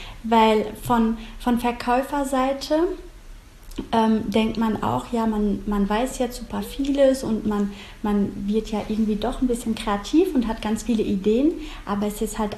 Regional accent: France; ich bin halt in Frankreich aufgewachsen und bin deswegen zweisprachig.

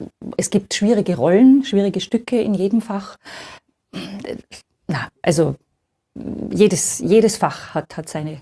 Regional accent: Tyrol, Austria; now in Vienna, Austria; also ich bin ja da als Tiroler Landpomeranze sozusagen nach Wien gekommen

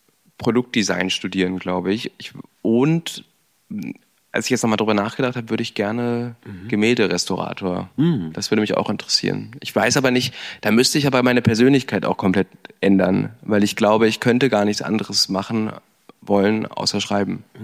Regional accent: Wernigerode, Saxony-Anhalt, Germany; now in Berlin, Germany; seitdem ich in Berlin wohne, meine Eltern hierher gezogen sind im Jahr 2017, 18, ich immer wieder gesagt habe, meine Heimat ist Wernigerode.

